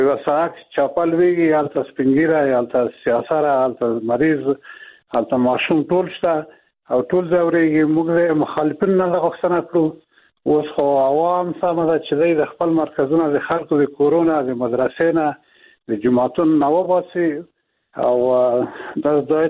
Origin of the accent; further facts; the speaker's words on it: Afghanistan; موږ د افغانستان خلک یو او د افغانستان نه جزا نه یو